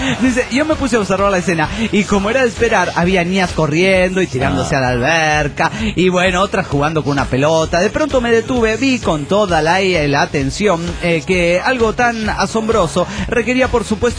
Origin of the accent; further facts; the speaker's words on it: Tierra del Fuego, Argentina; de Tierra del Fuego, Argentina.